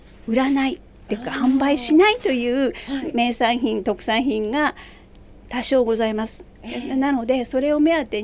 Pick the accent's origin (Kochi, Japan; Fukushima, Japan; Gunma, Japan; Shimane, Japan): Fukushima, Japan; 私は福島県出身なので、